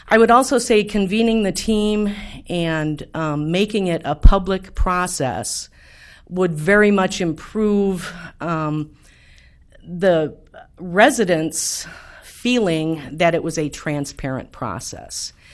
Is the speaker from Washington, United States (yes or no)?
no; Houston, Minnesota, United States; from Houston, Minnesota.